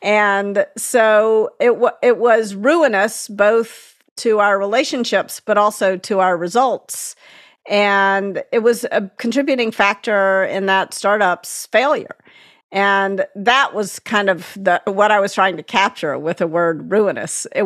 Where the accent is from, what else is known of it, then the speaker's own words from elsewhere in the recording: Memphis, Tennessee, United States; I was white growing up in Memphis. And there was, you know, real evil happening in the South. I mean, I was born in 1967